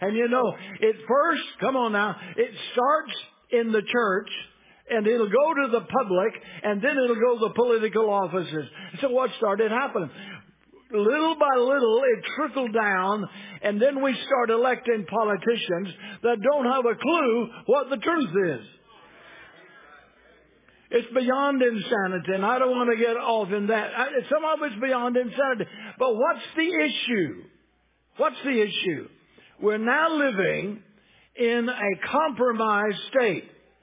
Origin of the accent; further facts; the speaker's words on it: United States; I love my country. I am an American, and I'm glad to be an American.